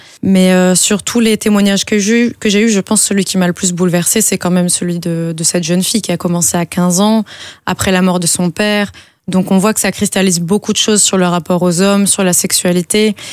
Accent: France; Moi je viens de la France donc je connais cette loi là

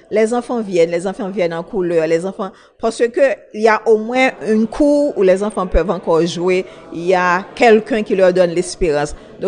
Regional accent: Haiti; moi je suis d'Haïti

